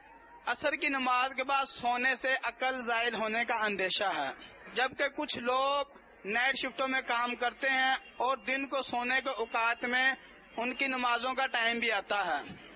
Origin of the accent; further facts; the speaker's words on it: Lahore, Punjab, Pakistan; اور میں مرکز الاولیاء لاہور سے ہوں.